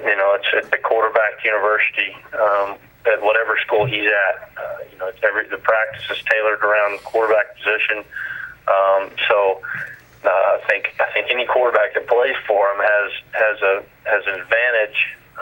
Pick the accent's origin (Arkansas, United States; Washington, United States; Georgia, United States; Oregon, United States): Arkansas, United States; I grew up here in Arkansas. I was an Arkansas fan